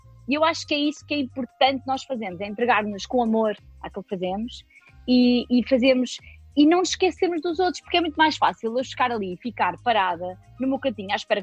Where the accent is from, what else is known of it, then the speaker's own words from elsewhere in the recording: Alentejo, Portugal; não, sou do Alentejo. Do Alentejo, sim. Que a minha família é do Alentejo.